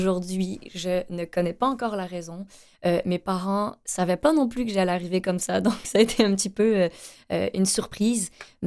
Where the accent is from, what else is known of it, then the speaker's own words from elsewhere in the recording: Montreal, Quebec, Canada; born there; je suis née à Montréal.